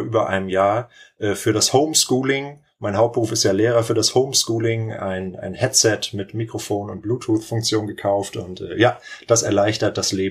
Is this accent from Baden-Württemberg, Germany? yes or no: no; Lübeck, Schleswig-Holstein, Germany; born there; now in Timmendorfer Strand, Germany; Nein, ich bin in Lübeck geboren und habe in Kiel studiert und wohne jetzt aber mit Frau und Kindern in Timmendorf.